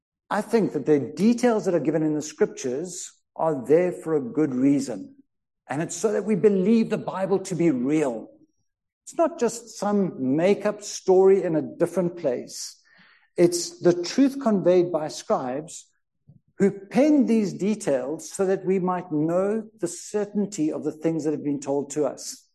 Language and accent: English; South Africa; I don't know, but I'm a South African.